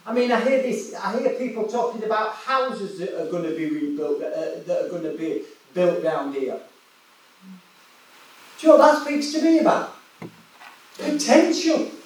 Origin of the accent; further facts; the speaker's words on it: Yorkshire and the Humber, United Kingdom; now in Newport, United Kingdom; oh, no, mate, I'm from West Yorkshire, originally.